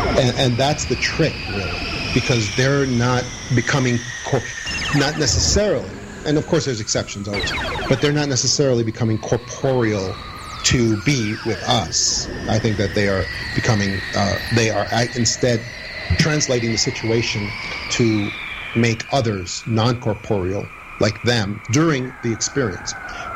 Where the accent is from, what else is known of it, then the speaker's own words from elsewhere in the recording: New York, United States; No, please say it. We're from New York here. Go ahead.